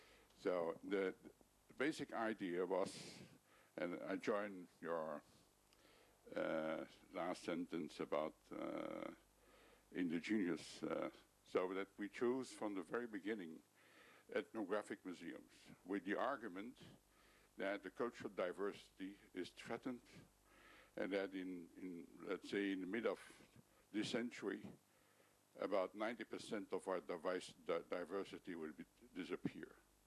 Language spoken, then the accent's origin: English; Belgium; from Belgium.